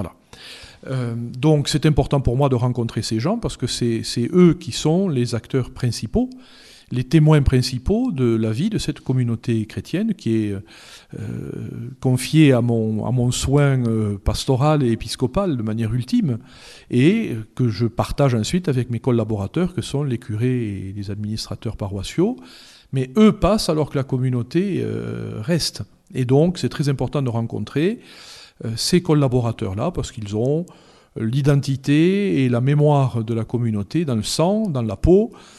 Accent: South-West, France; Alors, vous savez, je suis du Sud-Ouest.

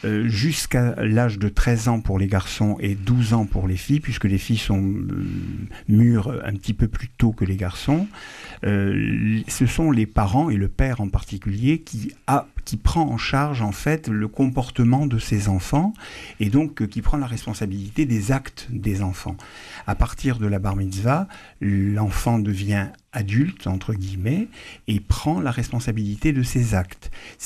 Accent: Constantine, Constantine Province, Algeria; je viens d'une famille traditionnaliste, née en Algérie, dans l'est de l'Algérie, à Constantine, une ville très pittoresque, avec des gorges, des ravins, des ponts, une très jolie ville.

